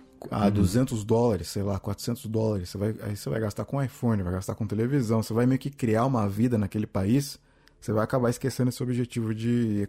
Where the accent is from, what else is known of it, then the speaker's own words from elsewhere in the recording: Brazil; com o background cultural que eu tinha, que eu tenho como brasileiro